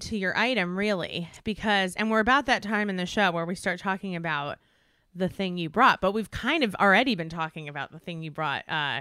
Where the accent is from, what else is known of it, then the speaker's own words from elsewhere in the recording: East Coast, United States; now in Los Angeles, United States; I grew up on the East Coast, and I spent all of my life on the East Coast until January 2020 when we moved to Los Angeles.